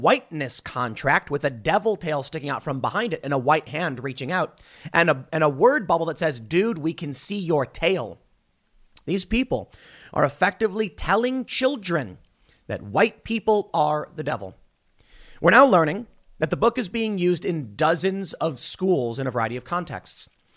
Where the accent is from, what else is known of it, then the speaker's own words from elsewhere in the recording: Chicago, Illinois, United States; But I come from the city. I grew up in Chicago.